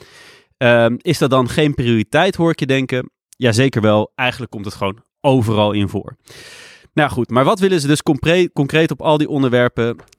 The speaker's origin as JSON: {"language": "Dutch", "region": "Randstad", "country": "Netherlands", "said": "Zou komen omdat ik uit de Randstad kom."}